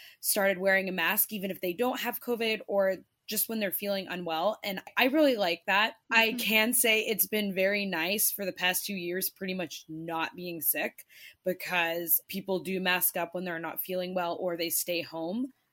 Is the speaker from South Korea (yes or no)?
yes; South Korea; When I grew up in South Korea, it was just community-wide.